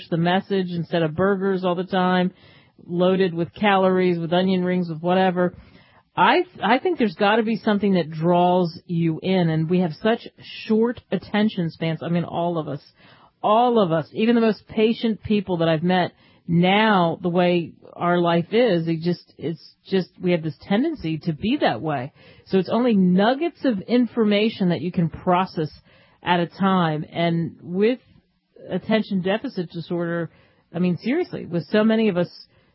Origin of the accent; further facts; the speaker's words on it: Minneapolis, Minnesota, United States; Look, I'm from Minneapolis. We have these Juicy Lucy burgers.